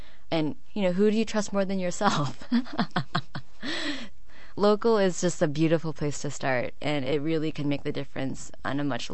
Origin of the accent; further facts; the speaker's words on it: San Francisco, California, United States; And then I'm from San Francisco, so that's kind of like the bluest of the blue.